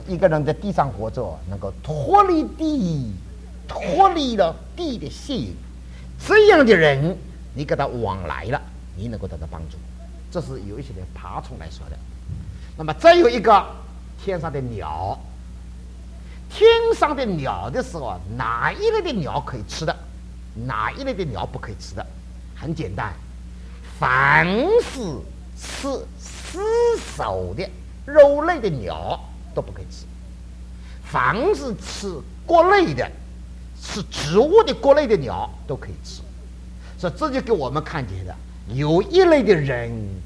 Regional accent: Jiangsu-Zhejiang area, China; now in United States; 这个鳗鱼风干了之后，鳗鱼香的是我们江浙人非常喜欢吃的。哎呀，在美国就吃不到个鳗鱼香的

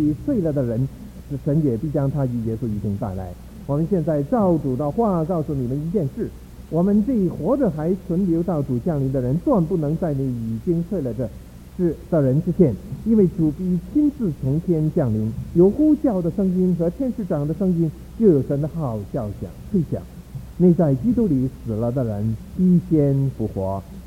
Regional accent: Beijing, China; 我小的时候在北平长大的，所以我会讲北平话，但是在那个时候我的父母在家里头强逼我们讲广东话，我们是广州人，所以我的广东话是正宗广州话，不是潮州话。

